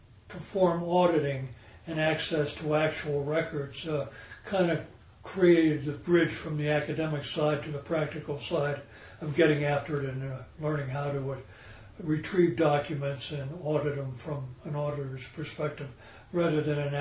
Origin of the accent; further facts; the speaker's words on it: Pittsburgh, Pennsylvania, United States; also born or lived in Chicago; I was born in Chicago, Illinois, and grew up in Pittsburgh.